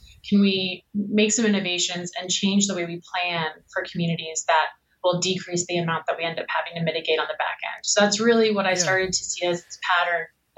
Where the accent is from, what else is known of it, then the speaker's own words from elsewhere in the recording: Jacksonville, Florida, United States; I did that for a while in Florida, in Jacksonville, my hometown.